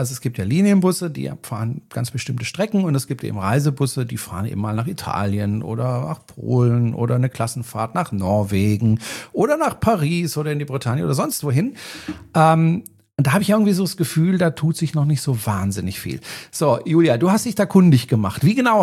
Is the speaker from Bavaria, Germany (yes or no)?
no; Freiburg, Baden-Württemberg, Germany; Also in meiner Heimatstadt in Freiburg, da gibt's tatsächlich einige E-Busse